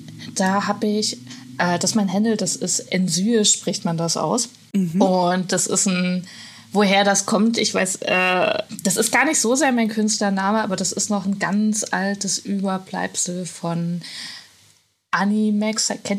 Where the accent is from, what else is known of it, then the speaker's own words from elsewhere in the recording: Torgau, Saxony, Germany; moved away; Also ich komme ursprünglich aus dem Leipziger Raum, Torgau, so, also das ist nochmal eine Kleinstadt in der Nähe und ja, dann nach Hamburg